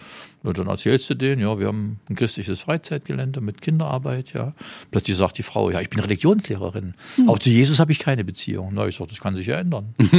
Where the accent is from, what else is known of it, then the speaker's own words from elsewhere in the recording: Jena, Thuringia, Germany; also born or lived in Meiningen / Leipzig; Ich bin in Meiningen geboren, aber aufgewachsen bin ich in Jena, die ersten 18 Jahre. Mhm. Dann habe ich gelernt, war bei der Armee, habe in Leipzig studiert und habe dann in Leipzig geheiratet. Dort haben wir unsere 6 Kinder gekriegt.